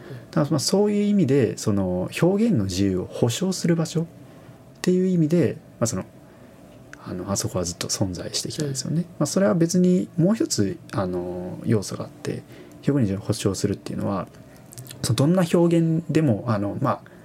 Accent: Nagasaki, Japan; now in Kyoto, Japan; 僕は長崎からはるばるやってきてます

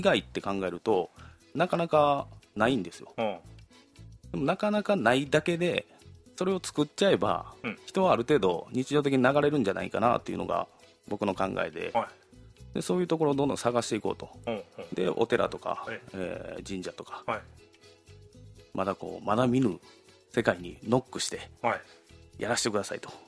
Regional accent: Kyoto, Japan; 僕が生まれ育ちましたのが、京都の上京区というところ で

